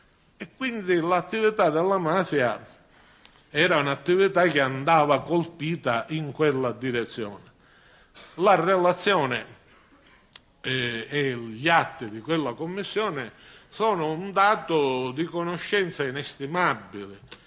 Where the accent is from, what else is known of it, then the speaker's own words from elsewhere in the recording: Carini, Sicily, Italy; io lo so per certo al mio paese, a Carini